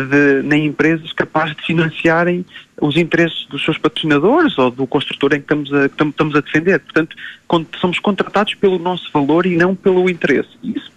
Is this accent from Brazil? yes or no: no; Portugal